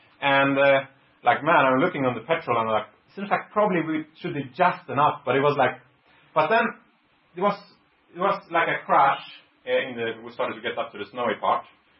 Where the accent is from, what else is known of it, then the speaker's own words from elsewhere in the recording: Florida, United States; because we came from Florida, so we didn't really have snow tires.